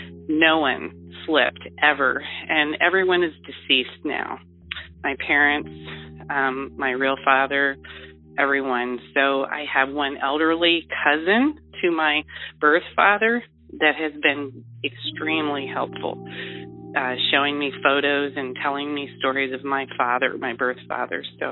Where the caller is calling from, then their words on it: Ohio, United States; Hi, Danny. I am calling from Ohio. I am 60 years old, just turned 60.